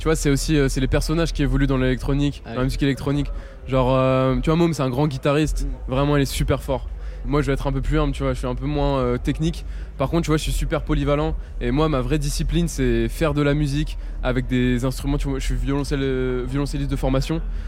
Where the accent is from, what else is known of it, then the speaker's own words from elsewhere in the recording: Rouen, Normandy, France; je me suis installé à Rouen dans ma ville natale